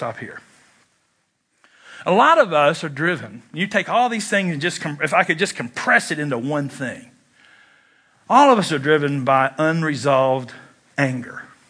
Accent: Kentucky, United States; I did smoke, though I was 11 years old, and I'm from Kentucky, where smoking is indeed a spiritual gift.

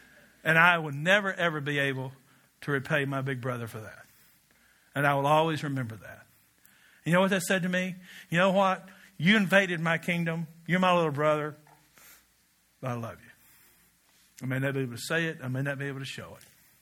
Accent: Kentucky, United States; Now, I'm from Kentucky where anything is possible.

